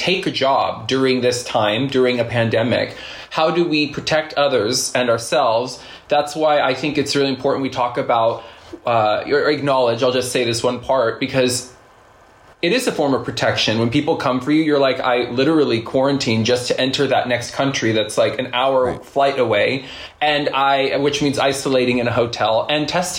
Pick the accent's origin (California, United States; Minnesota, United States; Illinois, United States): California, United States; I'm from California, so I do feel kind of that pull to return at one point.